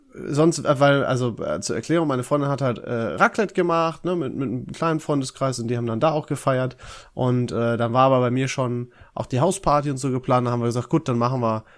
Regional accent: Dorsten, North Rhine-Westphalia, Germany; Aber ich war ja in Dorsten, in meiner Heimat.

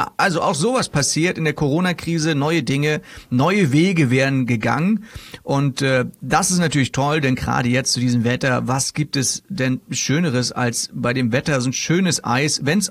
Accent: Kiel, Schleswig-Holstein, Germany; Wir kennen das schon als Kieler.

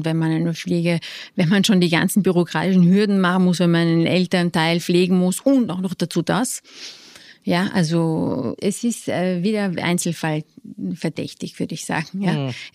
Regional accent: Austria; mein Mann ist Franzose, ich bin Österreicher

